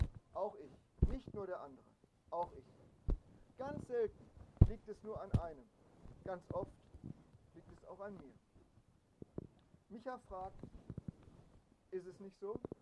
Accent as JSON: {"language": "German", "region": "North Rhine-Westphalia", "country": "Germany", "said": "Und da bin ich nur als Westfale Experte, weil ich weiß, wie man das richtig sagen muss."}